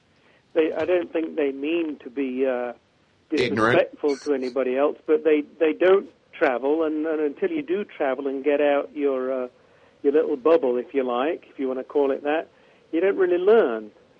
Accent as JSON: {"language": "English", "town": "Nottingham", "region": "East Midlands", "country": "United Kingdom", "tie": "born or raised there", "said": "Nottingham. Where Robin Hood came from."}